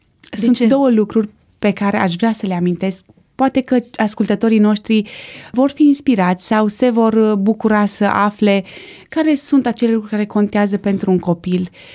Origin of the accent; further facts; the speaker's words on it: Arad, Arad County, Romania; born there; Mă întorc însă la primii ani din viață, spuneam că m-am născut în Arad, sunt singură la părinți.